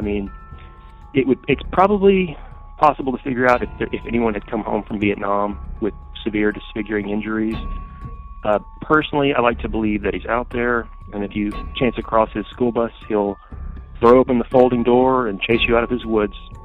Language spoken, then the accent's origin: English; Georgia, United States; I'm calling to relate what I know about my hometown legend. I grew up in a small town in Georgia, just west of Atlanta